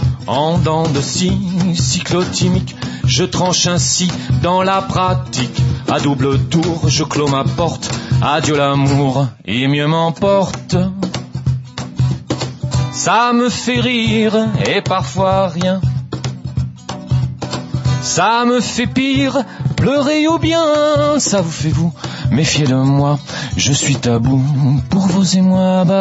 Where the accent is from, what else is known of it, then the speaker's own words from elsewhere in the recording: Lille, Hauts-de-France, France; Je suis de Lille, oui.